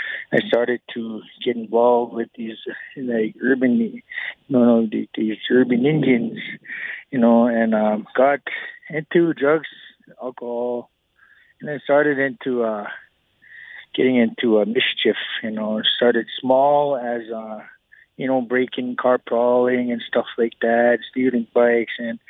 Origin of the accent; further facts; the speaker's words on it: Morley, Alberta, Canada; also born or lived in Eden Valley; My father is from Eden Valley, and my mom is from Morley. And I've only grown up in Eden Valley for like 2 years, since I was two. And then the rest, my mom took us to Morley, and where I grew up, going to school in Exshaw